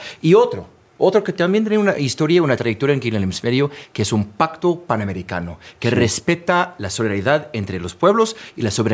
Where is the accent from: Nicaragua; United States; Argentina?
United States; now in Mexico; Estados Unidos, por ejemplo, que ahora bajo esta administración de Donald Trump, de mi país de origen